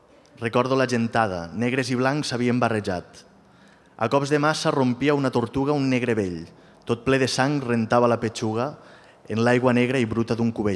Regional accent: Valencian Community, Spain; parlaré una mica també com a valencià

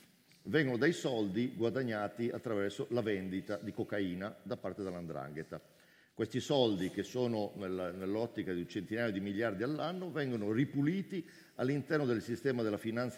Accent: Cremona, Lombardy, Italy; born there; Sono nato a Cremona, vivo spesso a Roma o nelle Marche, ho una famiglia in Russia

